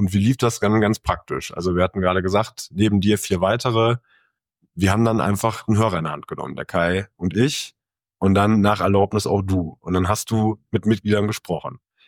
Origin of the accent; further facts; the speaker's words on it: Geldern, North Rhine-Westphalia, Germany; Ich bin ja selber aus Geldern